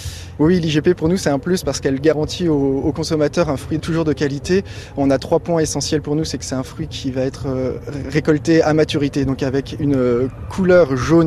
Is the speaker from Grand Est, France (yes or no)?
yes; Grand Est, France; Parce que je suis lorrain et que j'ai toujours entendu parler de la mirabelle depuis que je suis petit.